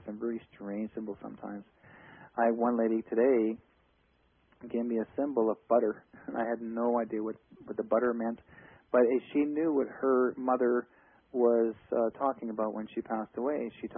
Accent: Canada; I'm a Canadian.

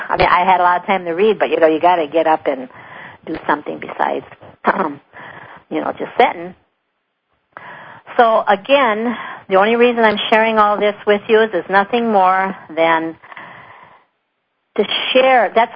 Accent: Minnesota, United States; from Northwest Minnesota.

